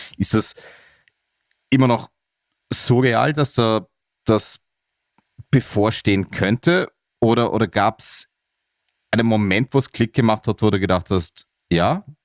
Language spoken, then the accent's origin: German; Austria; da sitzen wir als Österreicher ja im selben Schmortopf, wenn man so will.